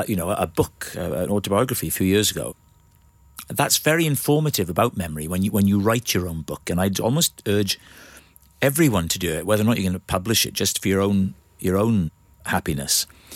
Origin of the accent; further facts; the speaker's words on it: Wales, United Kingdom; I said, I think we come from North Wales.